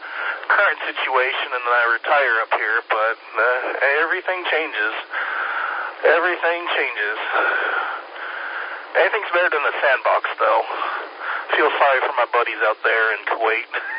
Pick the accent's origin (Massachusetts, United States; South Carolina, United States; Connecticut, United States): South Carolina, United States; Charleston; now in Greenville, United States; I'm a transplant from Charleston, working up here in Greenville.